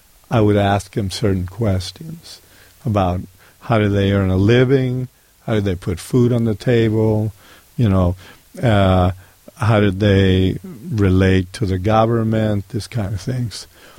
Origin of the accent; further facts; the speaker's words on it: Cuba; now in United States; I'm an American lover of the way things are here as compared to the way things were in Cuba. So to me, it wasn't like a big move because I had gone to an American prep school.